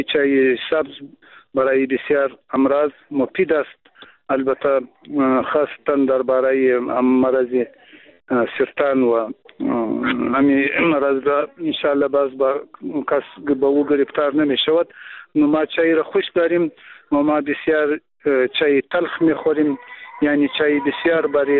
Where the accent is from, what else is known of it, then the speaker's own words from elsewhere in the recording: Afghanistan; first language Pashto; Persian is a second language; البته اگر چی ما هم همو زبان مادری ما پشتو است، بعضم بادری چند گفته میتانیم کم کم، اگر اشکال داشته باشد باید معذرت ما را بپذیرین.